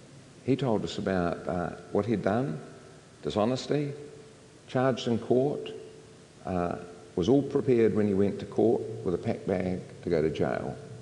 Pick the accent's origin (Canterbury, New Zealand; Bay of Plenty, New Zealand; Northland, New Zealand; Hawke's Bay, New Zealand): Canterbury, New Zealand; Christchurch; moved away; I am from Christchurch. I got out before the earthquakes. 30-something years before the earthquakes, I left town.